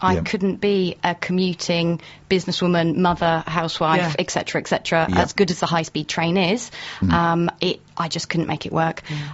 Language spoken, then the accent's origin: English; Tenterden, South East England, United Kingdom; I am born and bred Maid of Kent, so this side of the river.